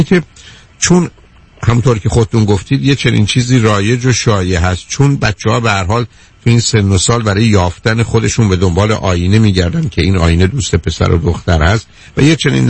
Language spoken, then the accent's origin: Persian; Iran; من شما ایرانی هستیم، من شما مثلا آلمانی یا فرانسوی که نیستیم عزیز.